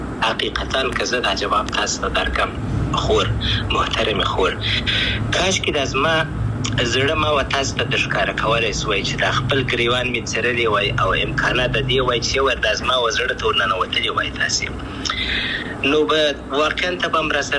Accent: Afghanistan; افغانستان خو زما دی، زه افغان یم،

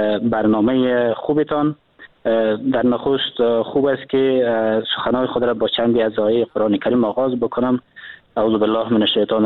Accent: Afghanistan; به عنوان یک افغان، با عنوان یک جوان در وطن ما زندگی میکنیم،

